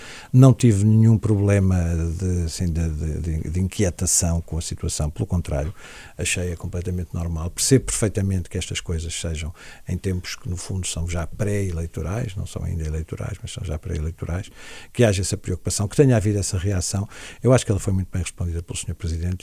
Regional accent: Portugal; Nós temos que ser muito capazes de funcionar enquanto portugueses nas instâncias onde temos.

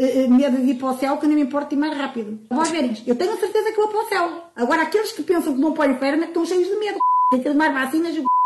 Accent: Vila Praia, Portugal; Estão de Vila Praia que é a minha terra.

